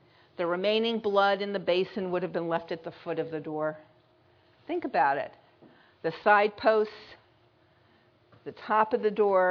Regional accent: Brooklyn, New York, United States; Now, I'm a city girl. I grew up in Brooklyn, New York.

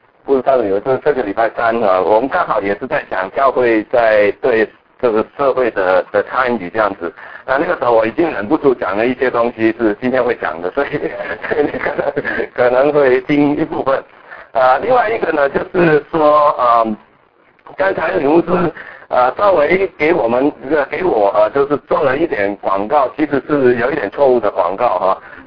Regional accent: Hong Kong; now in United States; 我是在香港出生跟长大的，但是我离开香港已经超过30年了哈、啊。我是1979年来到美国啊

